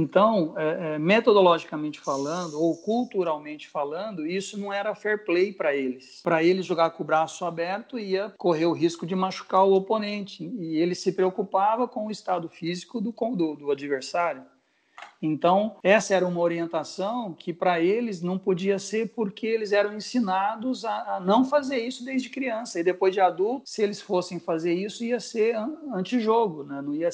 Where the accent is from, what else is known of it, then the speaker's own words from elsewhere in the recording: Franca, São Paulo, Brazil; eu fui criado no interior, em Franca, perto de Ribeirão Preto. Cresci jogando futebol na várzea, futebol de rua.